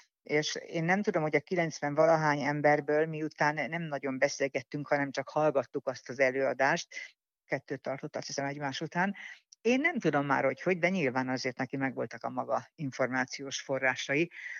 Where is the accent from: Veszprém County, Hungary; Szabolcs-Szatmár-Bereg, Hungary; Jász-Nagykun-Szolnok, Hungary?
Jász-Nagykun-Szolnok, Hungary; Szolnok; born there; én szolnoki születésű vagyok, Szolnokon laktam